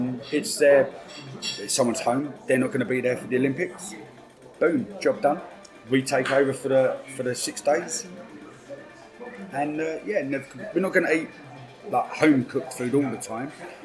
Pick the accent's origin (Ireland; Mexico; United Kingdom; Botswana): United Kingdom; England; And as I said to Roy, that's how they know that we're English